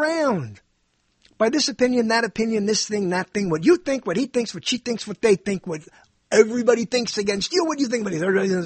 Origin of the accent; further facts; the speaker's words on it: New York, United States; I grew up, as I always said, I grew up in New York. And in New York, everybody knows what it is they need to know.